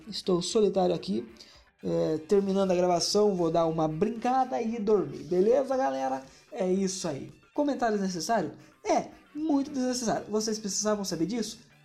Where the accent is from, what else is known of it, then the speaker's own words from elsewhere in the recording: Jaguariaíva, Paraná, Brazil; now in Ponta Grossa, Brazil; Faz alguns anos que eu moro aqui em Ponta Grossa. Mas eu não sou daqui, eu sou de Jaguariaíva, que é uma cidade muito mais do interior do que Ponta Grossa.